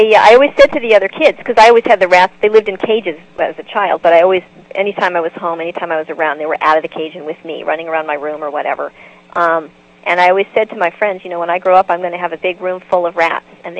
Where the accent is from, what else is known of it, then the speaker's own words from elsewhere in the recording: San Diego, California, United States; also born or lived in Los Angeles; Sure. Well, I grew up in San Diego.